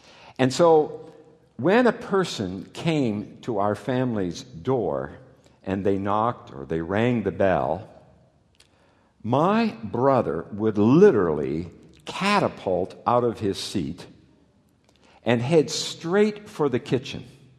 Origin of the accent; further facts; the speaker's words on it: Canada; also born or lived in Netherlands; My family, growing up in Canada